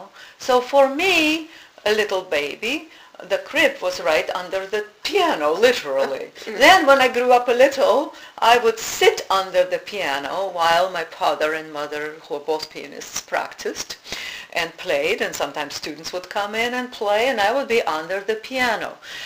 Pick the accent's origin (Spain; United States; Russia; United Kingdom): Russia; English is a second language; I grew up in Russia, mm-hmm. and I was... literally growing up under the piano, because at that time it was still Soviet Union